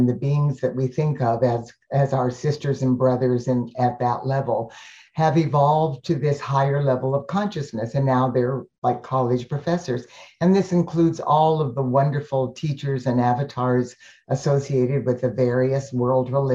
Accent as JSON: {"language": "English", "town": "Tucson", "region": "Arizona", "country": "United States", "tie": "born or raised there", "said": "And this was a class that I had, in my hometown of Tucson, Arizona, and a series of seven Monday nights, a series of classes."}